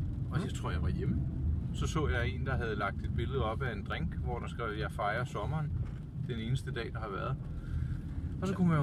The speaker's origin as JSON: {"language": "Danish", "town": "Charlottenlund", "region": "Capital Region of Denmark", "country": "Denmark", "tie": "born or raised there", "said": "Jeg voksede op i Charlottenlund og var også af og til i Hellerup, hvor vi er nu."}